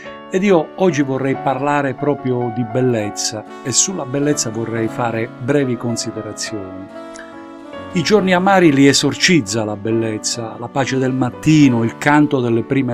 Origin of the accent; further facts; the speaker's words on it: Calabria, Italy; vorrei muovere proprio partendo dalla mia terra e ricordare che la Calabria è ricca di tanta bellezza